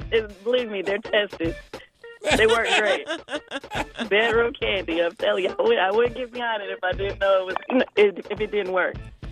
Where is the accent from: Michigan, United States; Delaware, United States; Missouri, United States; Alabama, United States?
Michigan, United States; Detroit; She always want to let everybody know she's from Detroit, but I'm from Detroit.